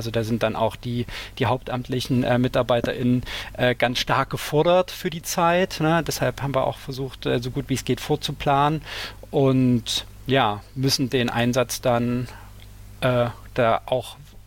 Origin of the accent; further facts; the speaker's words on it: Dresden, Saxony, Germany; born there; Ich komme gebürtig aus Dresden, war nie Fan von Dynamo Dresden, aber trotzdem schwarz-gelb.